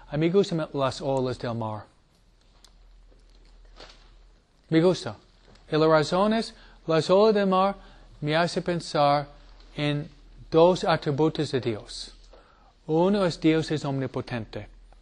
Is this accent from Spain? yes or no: no; New England, United States; Y otra que me gusta, que es de donde vengo yo, ustedes nunca han visto, tal vez en fotos, es, se dice en inglés, the foliage season in New England.